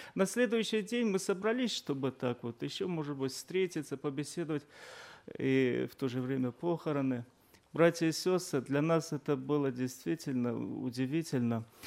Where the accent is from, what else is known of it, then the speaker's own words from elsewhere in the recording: Sumqayit, Azerbaijan; я из Азербайджана, город Сумгаит